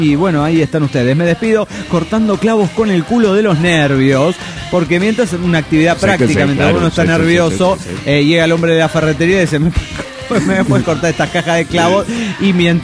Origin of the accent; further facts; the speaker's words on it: Mexico City, Mexico; del DF mexicano.